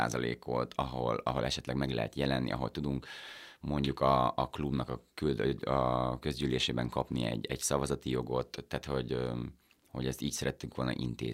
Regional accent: Zakarpattia Oblast, Ukraine; now in Budapest, Hungary; És azt még rólam tudni kell, hogy kárpátaljai születésű vagyok, tehát hogy ez még egy ilyen csavar a történetben.

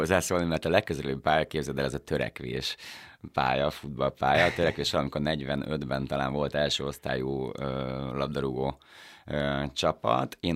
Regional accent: Zakarpattia Oblast, Ukraine; now in Budapest, Hungary; És azt még rólam tudni kell, hogy kárpátaljai születésű vagyok, tehát hogy ez még egy ilyen csavar a történetben.

